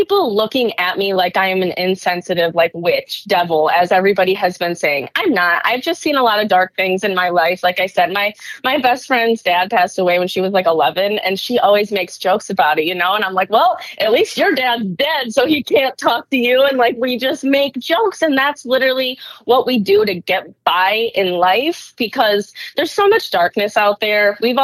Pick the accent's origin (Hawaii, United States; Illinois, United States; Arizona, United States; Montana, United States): Illinois, United States; Rockton; now in Detroit, United States; I grew up in Rockton, Illinois. It is like primarily white. Like when you look at the demographics, it doesn't even have like black on there. And now I live in Detroit.